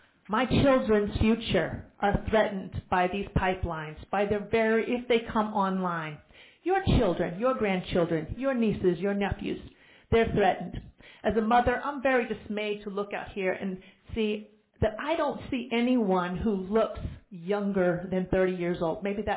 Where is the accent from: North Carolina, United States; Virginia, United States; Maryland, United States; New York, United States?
Virginia, United States; Hampton; now in Norfolk, United States; I am a 30-year resident of Norfolk, Virginia. I was born in Hampton. I've been a lifelong, save a couple of years here and there, resident of Virginia.